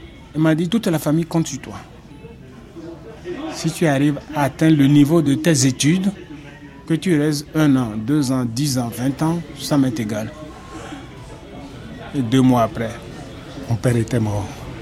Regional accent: Benin; moved away; Je suis parti du Bénin il y a quelques années.

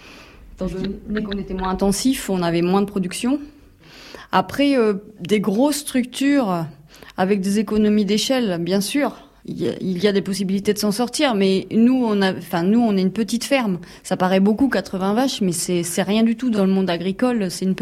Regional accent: France; j'ai 38 ans et du coup moi je suis originaire du Perche, j'ai toujours vécu dans le Perche

